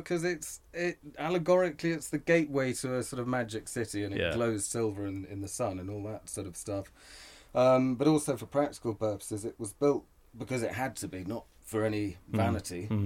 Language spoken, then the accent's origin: English; London, United Kingdom; I grew up on the Thames. I think a lot of London kids grow up, probably any number of ways, but I grew up spending every Sunday, most weeknights, canoeing and sailing on the Thames.